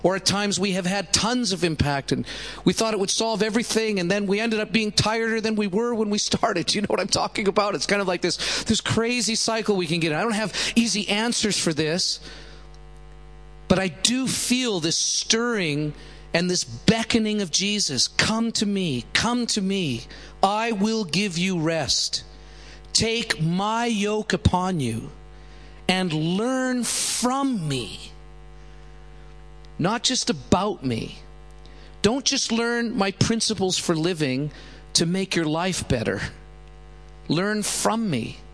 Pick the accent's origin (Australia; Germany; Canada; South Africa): Canada; now in Los Angeles, United States; I'm Canadian, but now living in Los Angeles.